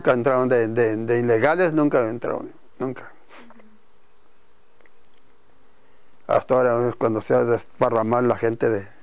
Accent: Jerez, Zacatecas, Mexico; Es mi pueblo mío, uh-huh. Jerez.

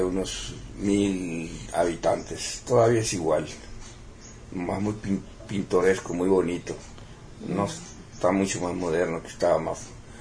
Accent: Atil, Sonora, Mexico; born there; Yo nací en Atil, Sonora.

